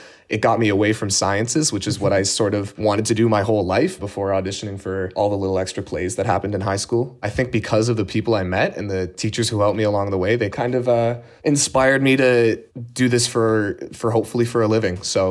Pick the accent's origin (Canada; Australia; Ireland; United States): Canada; Ontario; Yeah, I've been born and raised here. I grew up just outside of Toronto and moved here when I was pretty young.